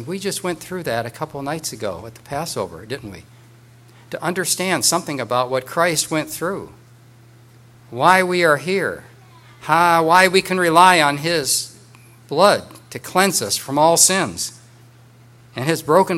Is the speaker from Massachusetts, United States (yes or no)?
no; Chicago, Illinois, United States; Growing up in the Chicago area, WGN was very familiar to us.